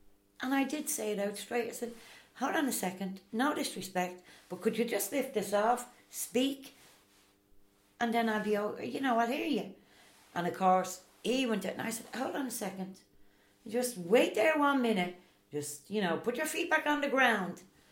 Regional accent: Ireland; We're Irish and we live here.

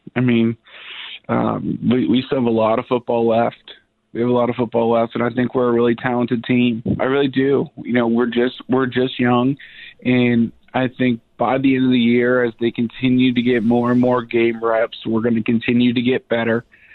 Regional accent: Oviedo, Florida, United States; So I'm from Oviedo, Florida.

